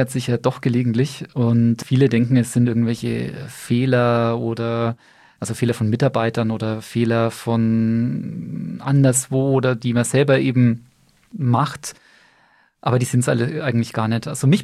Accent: Bamberg, Bavaria, Germany; In erster Linie natürlich meine Heimat.

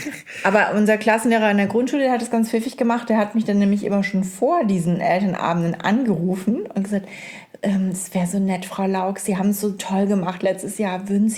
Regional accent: Lower Saxony, Germany; Ich kann ja was ab, ich bin Ostfriesin.

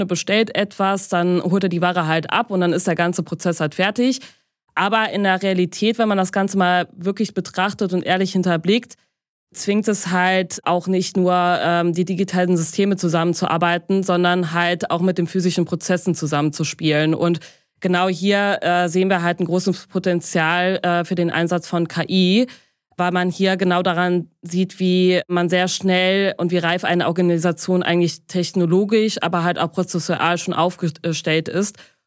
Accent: North Rhine-Westphalia, Germany; Ich komme gar nicht so weit her, ich komme aus dem Rheinland, das ist richtig, und arbeite in Bonn.

